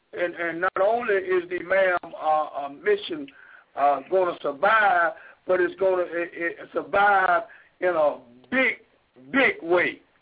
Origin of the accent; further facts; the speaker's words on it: Selma, Alabama, United States; From Selma, yes, sir.